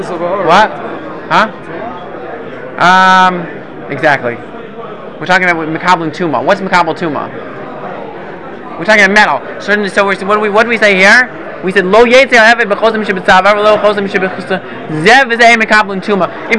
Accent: Memphis, Tennessee, United States; You know, when I grew up in Memphis, every single year, my father called up.

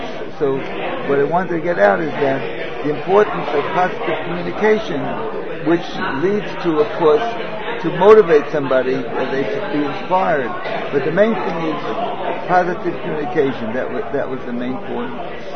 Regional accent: Switzerland; now in Israel; you know, that we come from Switzerland, and the kids, of course, are growing up here.

